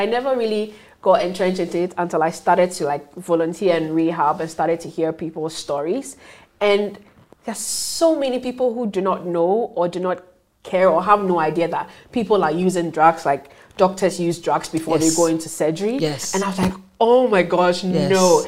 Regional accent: Ghana; I'm from Ghana

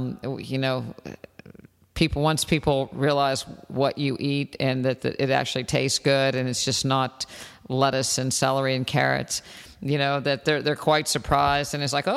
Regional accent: West Virginia, United States; You know, I grew up in West Virginia, and I wasn't a fruit eater at all.

